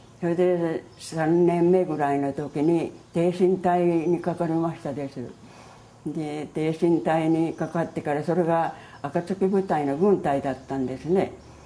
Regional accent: Saka, Hiroshima, Japan; 坂町で坂村でした、あの田舎でしたから。

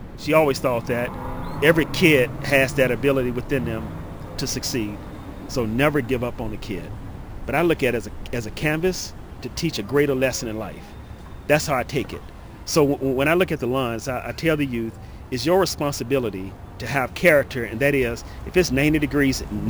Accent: Memphis, Tennessee, United States; And then growing up in Memphis, what I saw was a lot of youth who did not make it past their formative years, past their teenage years.

